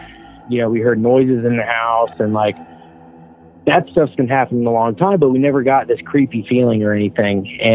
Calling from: Atlanta, Georgia, United States; from outside of Atlanta, Georgia.

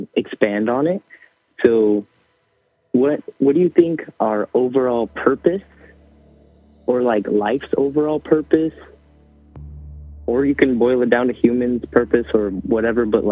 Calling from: California, United States; from California.

